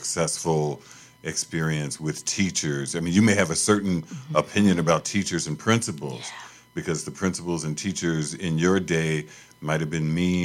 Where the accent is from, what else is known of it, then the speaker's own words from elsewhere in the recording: Chicago, Illinois, United States; growing up in Chicago, we rode the bus and the L, right?